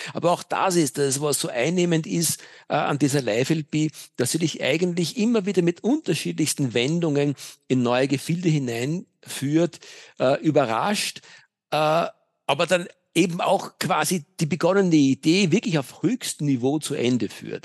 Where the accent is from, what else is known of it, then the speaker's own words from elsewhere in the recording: Vienna, Austria; Ich bin ja echter Wiener.